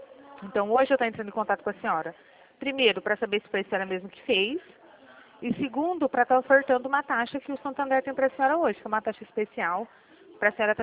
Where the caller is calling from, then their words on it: Presidente Prudente, São Paulo, Brazil; A gente fala aqui de Presidente Prudente.